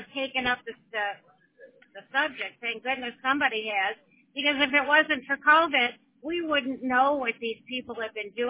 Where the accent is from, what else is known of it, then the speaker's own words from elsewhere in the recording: Florida, United States; I'm from Florida.